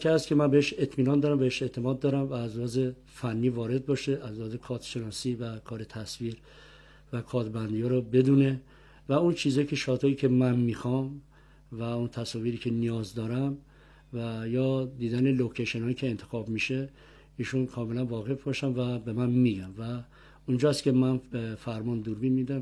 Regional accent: Iran; من تنها ایرانی هستم

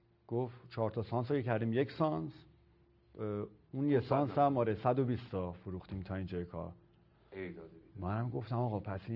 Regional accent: Tehran, Tehran Province, Iran; born there; من تهران به دنیا اومدم که اصلا مهمم نیست برام که کجا به دنیا اومدم

